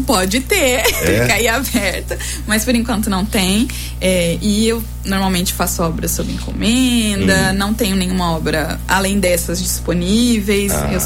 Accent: São Paulo, Brazil; Paulista raiz.

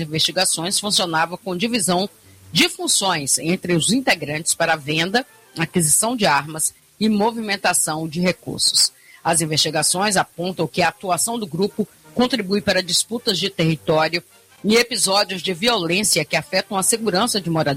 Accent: Jequié, Bahia, Brazil; E em 2027 a gente dançar um forró em Jequié. Eu visitar a minha terra natal.

